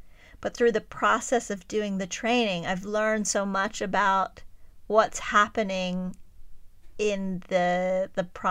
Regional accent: Texas, United States; It's nothing like where I grew up in Texas.

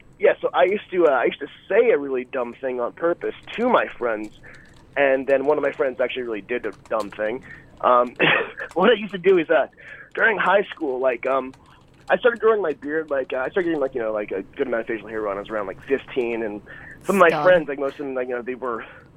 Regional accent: New Jersey, United States; I'm from North Jersey.

